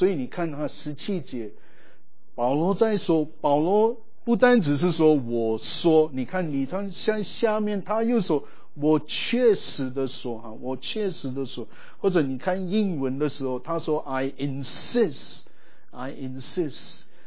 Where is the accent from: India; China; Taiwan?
India; Chinese is a second language; 我出生长大在印度，所以如果请包容哈，可能国语或普通话有点不太正哈，